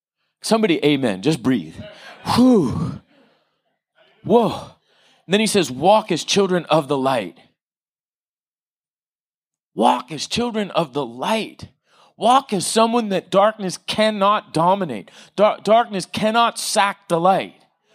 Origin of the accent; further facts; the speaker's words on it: Oceanside, California, United States; I grew up in Oceanside. I'm sorry, but that's where I grew up. It was tough.